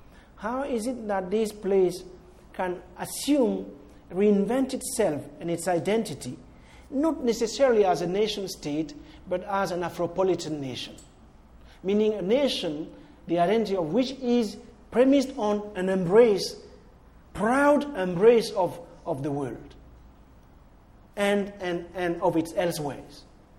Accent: Cameroon; when I grew up in Cameroon, we lived under a one-party state

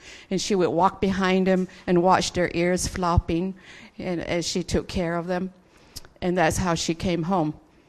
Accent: Utah, United States; And because I know who I am, I know where I come from. I come from the Bears Ears area. And my mother and my grandfather and my grandmother, they've lived there.

